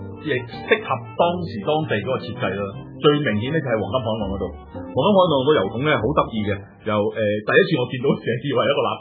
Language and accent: Cantonese; Hong Kong; 我覺得我哋香港人都值得去做下呢樣嘢